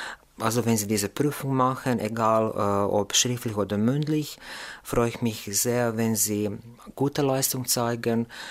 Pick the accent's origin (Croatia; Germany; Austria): Croatia; German is a second language; ich komme aus Kroatien. Ich bin im Jahr 1979 geboren. Ich arbeite als DAF-Lehrer an einem Gymnasium in Kroatien in der Stadt Bjelovar. Bjelovar ist eine Kleinstadt in der Nähe von Zagreb, von der Hauptstadt Kroatiens.